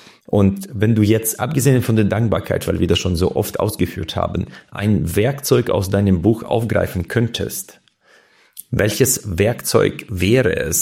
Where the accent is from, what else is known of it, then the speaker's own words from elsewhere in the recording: Uzbekistan; German is a second language; ich komme aus Usbekistan, aus ganz anderen Verhältnissen.